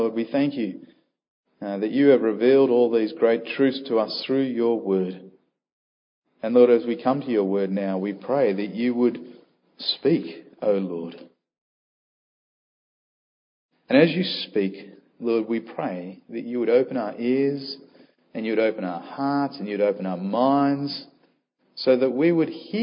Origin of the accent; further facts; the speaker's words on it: Australia; now in South Africa; I am an Australian, confession time. I'm an Australian who lives and works in South Africa and who is preaching in the UK.